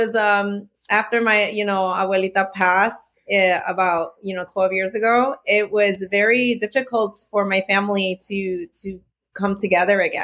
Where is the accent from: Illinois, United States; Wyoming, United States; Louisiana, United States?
Illinois, United States; Chicago; now in Texas, United States; I think that since I was born and raised in Chicago, and then I moved to Boston for a year.